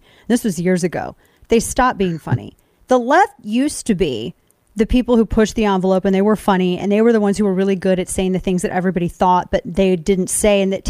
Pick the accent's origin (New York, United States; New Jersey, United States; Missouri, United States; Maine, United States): Missouri, United States; St. Louis; Mm-hmm, my hometown of St. Louis.